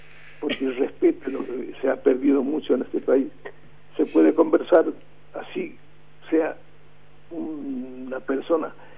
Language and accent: Spanish; Salta, Argentina; yo soy salteño, ¿viste? Pero cuando nos radicamos del todo acá en Paiva, en Santa Fe